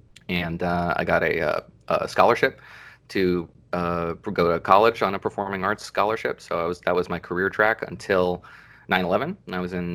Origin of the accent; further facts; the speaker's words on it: New Jersey, United States; also born or lived in Bronxville, New York; I was born in Bronxville, New York, and raised in New Jersey, and went to public school out here